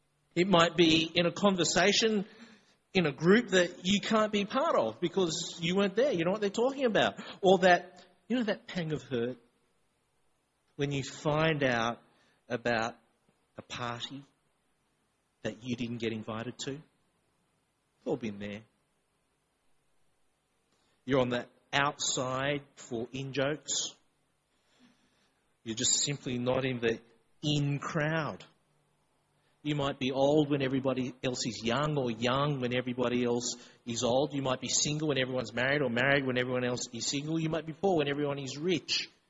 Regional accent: Sydney, New South Wales, Australia; I was born and grew up in Sydney

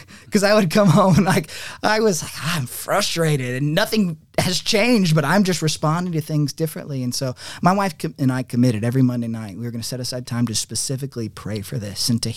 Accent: Hendersonville, Tennessee, United States; From there, I was going to go to my hometown of Hendersonville, Tennessee.

